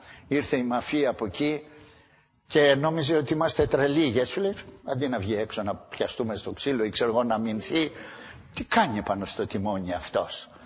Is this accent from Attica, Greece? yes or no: no; Santorini, South Aegean, Greece; Μια άλλη φορά γύριζα από το χωριό μου, από τη Σαντορίνη